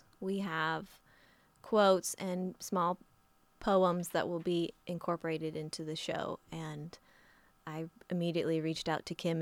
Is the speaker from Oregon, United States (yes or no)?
yes; Aurora, Oregon, United States; now in Astoria, United States; I'm from Aurora, Oregon